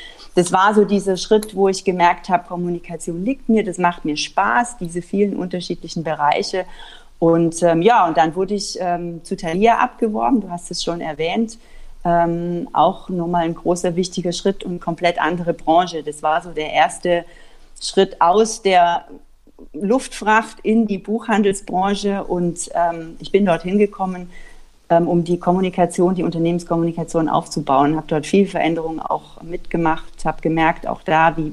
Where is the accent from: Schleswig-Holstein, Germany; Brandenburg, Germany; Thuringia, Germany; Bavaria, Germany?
Bavaria, Germany; Ich bin im Allgäu geboren und mit drei Geschwistern auf einem Bauernhof aufgewachsen.